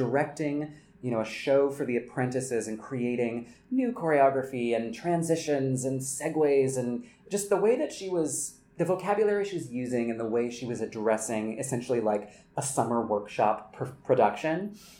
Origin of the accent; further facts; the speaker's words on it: North Carolina, United States; Yeah, so I grew up in North Carolina, and, you know, I did a lot of summer programs